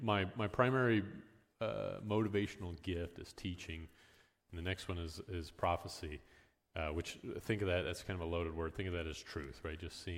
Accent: Salina, Kansas, United States; So I was born here in Salina. I grew up in the Catholic Church. I actually went to St. Mary's just down the road here, the St. Mary's Elementary School.

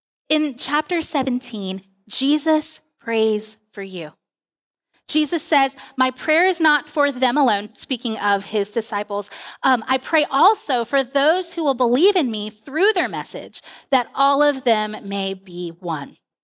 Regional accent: Keezeltown, Virginia, United States; In fact, I rarely tell anyone that's where I'm from. I usually just say, I'm from Harrisonburg, Virginia, you know, James Madison University, like that town.

